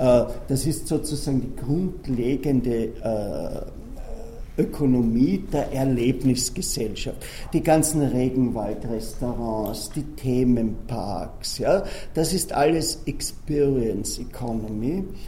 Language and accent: German; Austria; Also selbst bei uns in Österreich ist es so